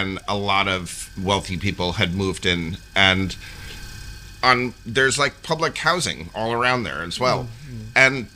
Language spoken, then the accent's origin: English; New York, United States; for me growing up in New York, there's certain things that you just were like second nature.